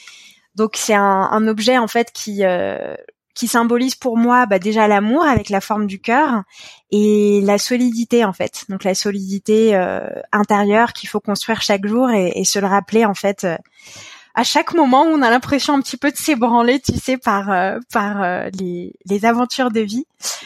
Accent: Île-de-France, France; j'ai toujours grandi en région parisienne, dans le 91. Et en fait, j'ai pas vraiment bougé de là. Donc je suis très attachée à cette région parisienne.

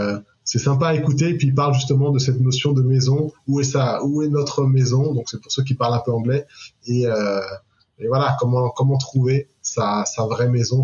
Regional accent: Gabon; moved away; also born or lived in France / Germany; je suis un peu un déraciné. Je suis né au Gabon, j'ai grandi là-bas, après je suis arrivé en France, on habitait en Allemagne, j'ai fait des saisons

